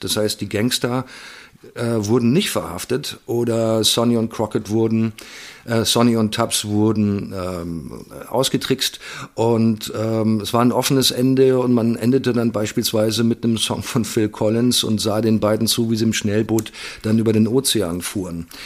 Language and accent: German; Bavaria, Germany; ich komme ja aus Bayern